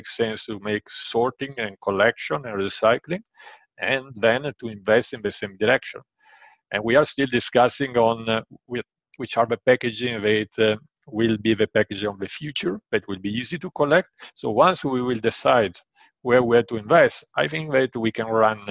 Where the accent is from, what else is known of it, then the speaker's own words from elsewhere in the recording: Genoa, Liguria, Italy; English is a second language; I come from Genoa. Genoa is a town in Italy that we are very tight with money. We don't like to waste money.